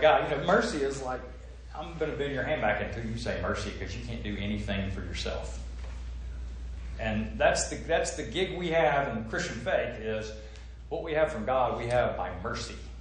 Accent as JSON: {"language": "English", "region": "the South", "country": "United States", "said": "You know, I'm a Southerner. You may not have known that. But we're taught modesty in the South."}